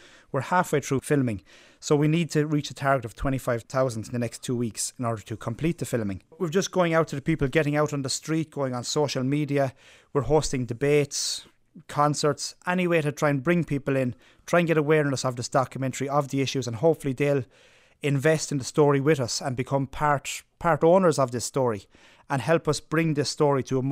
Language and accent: English; Ireland; why as Irish people, both our people and our politicians, our civil servants, have very little regard to our offshore.